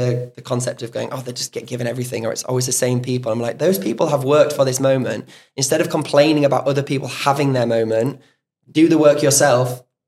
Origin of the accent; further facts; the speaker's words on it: United Kingdom; especially as British people, we go, oh, I'd like